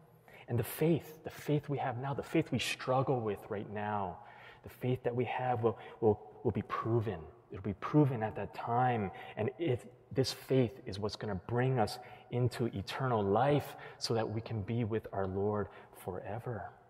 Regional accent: Hawaii, United States; also born or lived in Southern California; Well, many of you know that I'm originally from Hawaii, and I was born and raised there. And I also lived in Southern California for 10 years.

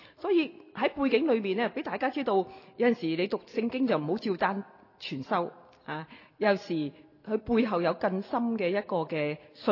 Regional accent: China; 咁我哋中國人呢，我哋大家都讀過下

